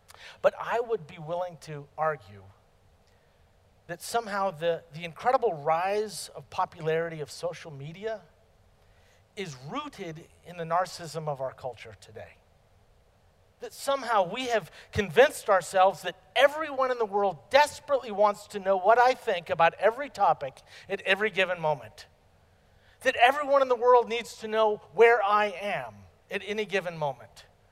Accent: California, United States; Maybe it's because I'm from California where everyone is spiritual but not religious.

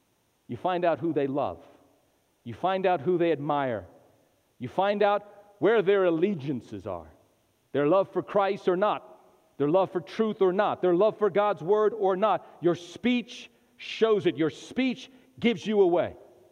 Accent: New Mexico, United States; also born or lived in Oklahoma; now in Texas, United States; Now, I've lived in three different states. Born and raised in New Mexico. Spent some time in Oklahoma going to Bible school, and then I got to Texas as quickly as I could.

